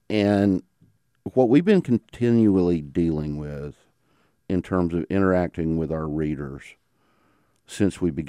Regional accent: Ellijay, Georgia, United States; when I was a kid growing up in Ellijay, Georgia.

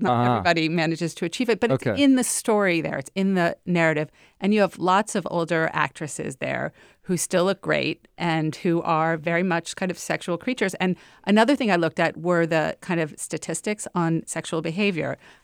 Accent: Miami, Florida, United States; I'm from Miami, so the fight is especially ardent there.

